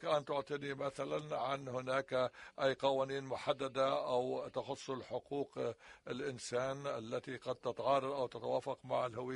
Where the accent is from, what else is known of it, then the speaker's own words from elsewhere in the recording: Egypt; أنا طالب وباحث من مصر، أتيت هنا صدفة